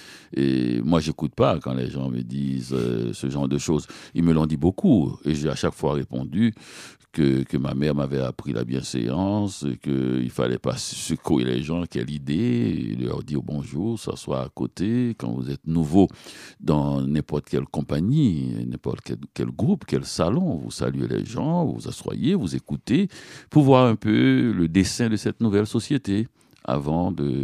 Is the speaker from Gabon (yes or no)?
no; Petit-Goâve, Ouest, Haiti; also born or lived in Port-au-Prince; Je suis né en 1953 et à des lieux, même aussi à Port-au-Prince, en Haïti. J'ai passé mon enfance à Petit-Goy avec ma grand-mère